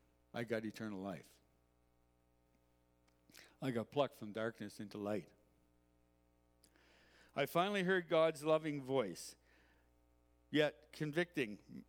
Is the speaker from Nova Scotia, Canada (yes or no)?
no; Moncton, New Brunswick, Canada; born there; I was born on the East Coast in Moncton, New Brunswick, to a Christian family on August 20th, 1959. Now, that explains the weird accent you hear sometimes when I talk.